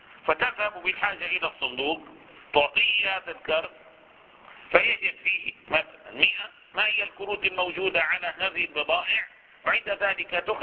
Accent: Damascus, Damascus Governorate, Syria; كلنا مثلا في بلدتنا دمشق

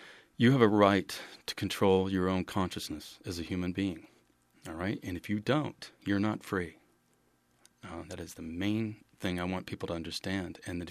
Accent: Texas, United States; And now I'm from Texas, where they, you know, it was the start of the for-profit prison industry.

